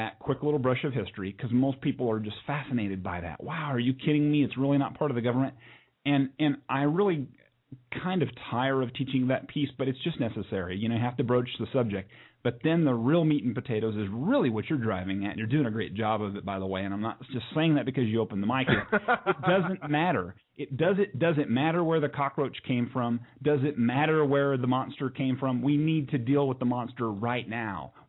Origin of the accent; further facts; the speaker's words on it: United States; I'm American. I was born here.